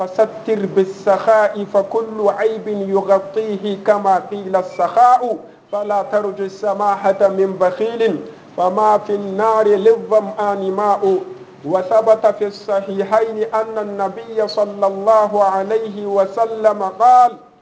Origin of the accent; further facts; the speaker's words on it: Niger; اللهم حفظ بلادنا النيجر